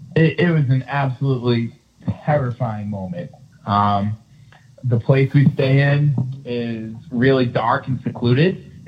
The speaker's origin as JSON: {"language": "English", "region": "Massachusetts", "country": "United States", "said": "I'm from Massachusetts, and it's the summertime right now, and a lot of people from Massachusetts vacation to Cape Cod."}